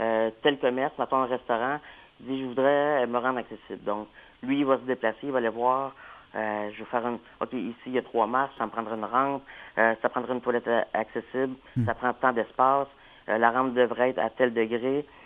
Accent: Quebec, Canada; Moi, personnellement, c'est que je viens de la région, je viens du Bas-Saint-Laurent.

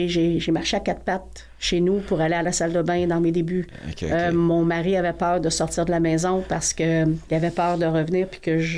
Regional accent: Laval, Quebec, Canada; moi, je suis de Laval. Ça fait 30 ans que je suis une fière Lavalloise.

